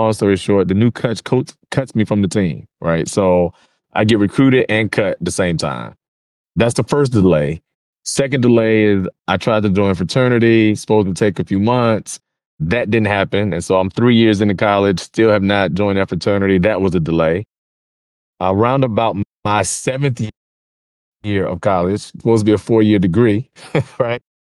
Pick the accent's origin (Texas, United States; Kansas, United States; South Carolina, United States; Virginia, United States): Virginia, United States; So I am from Virginia.